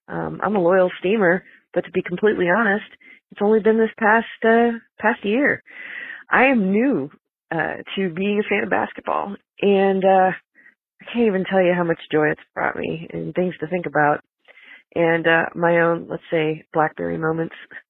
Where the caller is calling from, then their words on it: Kansas City, United States; My pronouns are they, them. I'm calling you from Kansas City.